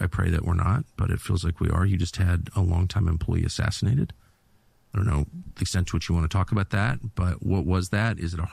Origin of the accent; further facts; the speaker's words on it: United States; I'm American. I'm not leaving. My family's buried here.